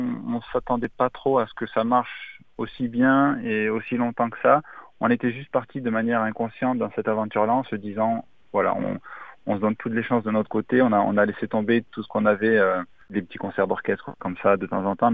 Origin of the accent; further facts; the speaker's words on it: Toulouse, Occitanie, France; Je suis né à Toulouse, vraiment, voilà. J'habitais à Saint-Orens, mais je suis né en face, à l'hôpital Lagrave, en face de l'auditorium Saint-Pierre-des-Cuisines.